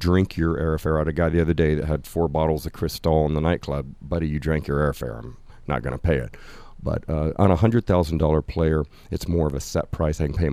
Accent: Kansas, United States; I'm from Kansas.

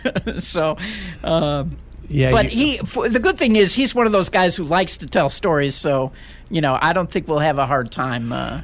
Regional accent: Illinois, United States; I mean, I grew up near Chicago, so anybody who's grown up near a major city, I think, feels the same way, right?

